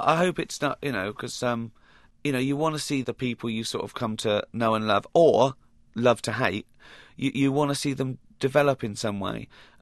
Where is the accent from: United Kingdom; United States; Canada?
United Kingdom; I'd say it was being British, but it can't be because Curb Your Enthusiasm pretty much pushes those same sort of embarrassing boundaries.